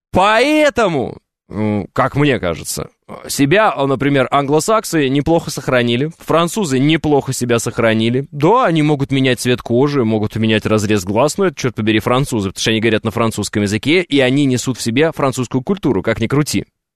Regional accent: Russia; Ну и что, я теперь татарин или монгол, или татаро-монгол, или кто я? Да нет, я русский.

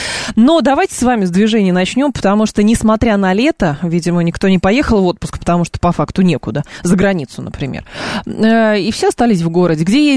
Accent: Lyubertsy, Moscow Oblast, Russia; В Люберцах, кстати, в моем родном городе, ну, более-менее в районе Смирновска

